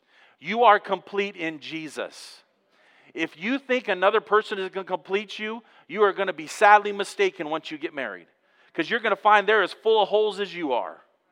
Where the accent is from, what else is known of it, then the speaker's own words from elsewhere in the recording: Montana, United States; when you heard I was from Montana, you didn't think I knew what I was doing, did you?